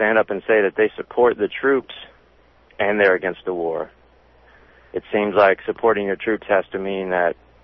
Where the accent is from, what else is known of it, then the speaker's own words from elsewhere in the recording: Louisiana, United States; And I'm from Louisiana.